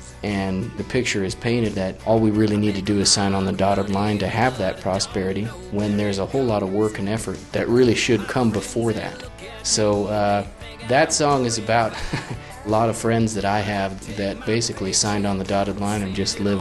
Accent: Hooper, Utah, United States; I'm a songwriter from Hooper, Utah.

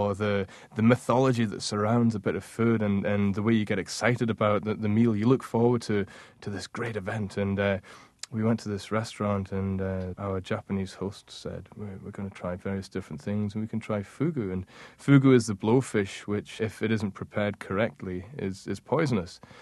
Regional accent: Scotland, United Kingdom; some of the atmosphere of Brooklyn or New York City that I'd maybe romanticized growing up in Scotland.

